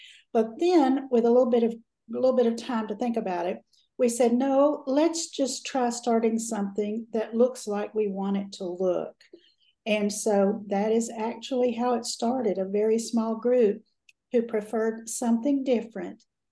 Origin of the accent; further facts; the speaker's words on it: Alabama, United States; from Alabama.